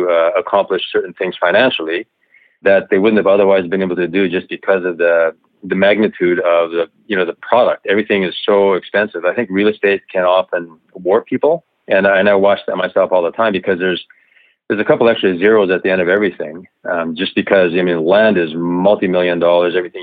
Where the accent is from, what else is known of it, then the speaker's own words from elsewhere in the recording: Japan; but I grew up in Japan and I'm bicultural.